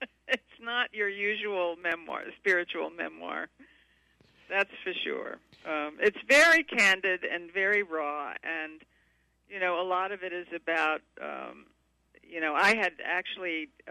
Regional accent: Savannah, Georgia, United States; accent: Southern; also born or lived in Louisiana; I suddenly get my Southern accent back. I'm from Savannah, Georgia. But we did, you know, my father was in the Army. We did live in Louisiana for a while

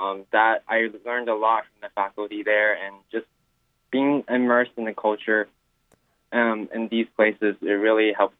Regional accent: Fremont, California, United States; Yeah, I grew up in Fremont, California.

